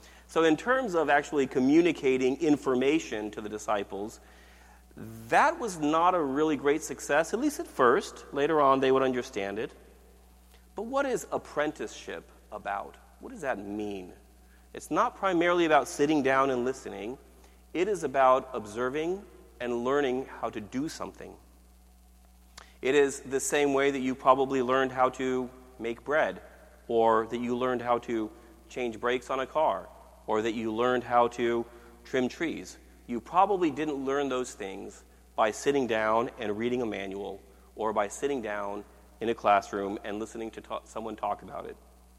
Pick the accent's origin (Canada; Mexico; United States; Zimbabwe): Mexico; Puebla; English is a second language; I remember being a kid, growing up in Puebla, Mexico